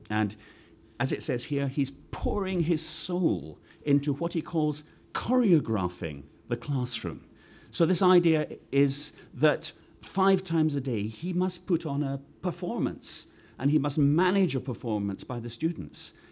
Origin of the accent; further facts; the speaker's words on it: United Kingdom; So I come here from Britain.